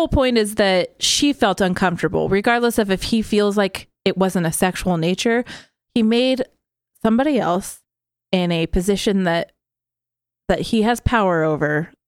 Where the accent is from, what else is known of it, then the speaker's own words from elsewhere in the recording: Idaho, United States; Sure, we get it. We're from Idaho. We know.